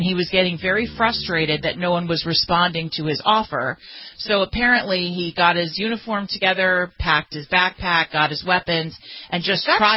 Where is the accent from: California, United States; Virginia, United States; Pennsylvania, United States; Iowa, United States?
California, United States; Los Angeles; it happened in my hometown of Los Angeles yesterday